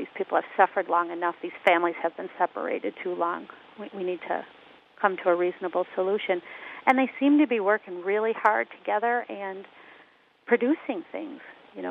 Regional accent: Chicago, Illinois, United States; I grew up in Chicago

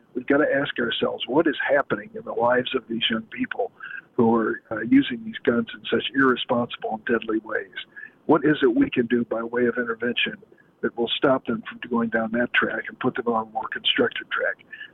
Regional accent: East St. Louis, Illinois, United States; we have a higher incidence of gun violence in per capita in cities like Rockford in my hometown of East St. Louis.

